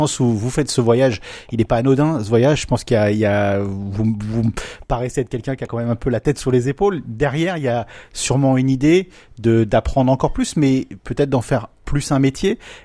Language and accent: French; France; on est français, on peut avoir un peu la grosse tête quand on parle de cuisine et de gastronomie